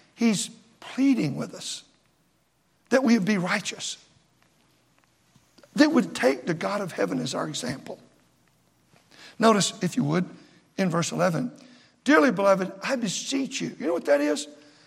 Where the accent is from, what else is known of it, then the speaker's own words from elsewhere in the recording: Texas, United States; now in Virginia, United States; Now, I'm from Texas. I'm a stranger to Virginia. It's home now, but I still feel a real longing for Texas.